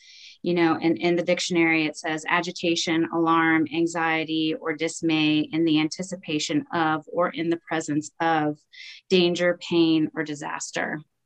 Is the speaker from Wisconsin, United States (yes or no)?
no; Richmond, Virginia, United States; I'm an alcoholic. I am from Richmond, Virginia.